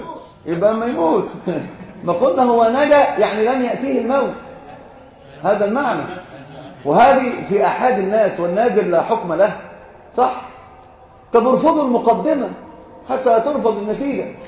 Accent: Egypt; مثلا فهد عندنا في مصر يقولون

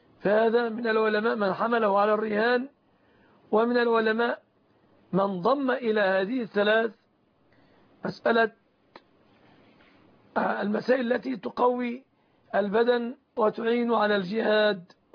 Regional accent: Egypt; عندنا في مصر

